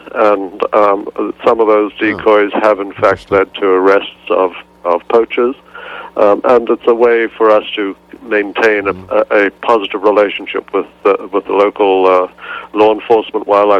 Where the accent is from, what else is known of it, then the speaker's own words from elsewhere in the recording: Cape Town, Western Cape, South Africa; I grew up in Cape Town, and I used to run around all over the mountains in Cape Town